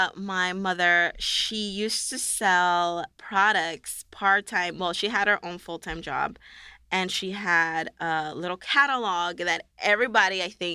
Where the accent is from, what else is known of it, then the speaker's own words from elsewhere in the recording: Queens, New York, United States; Well, I was raised in Queens. I grew up around a lot of Asian people, Koreans, Chinese.